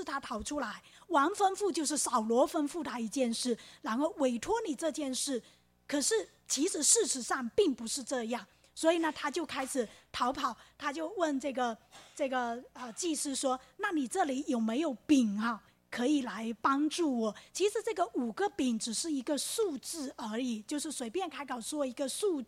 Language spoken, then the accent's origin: Chinese; Fujian, China; 我父亲在厦门过世，然后那个火化的那一天，有一个人按我们福建人讲的是半路死，用本地话半路死是非常不吉利